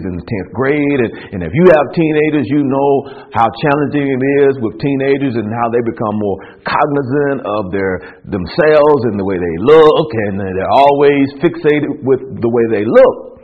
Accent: Alabama, United States; And I'm from Alabama, by the way, in case I didn't tell you earlier. But I'm from Alabama

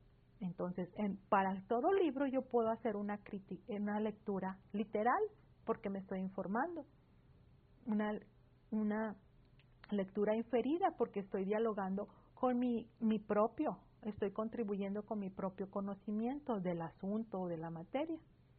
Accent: Mexico; yo soy una mujer de mayor de 40 años. Bueno, yo creo que ya ustedes han escuchado mi acento. Yo soy mexicana.

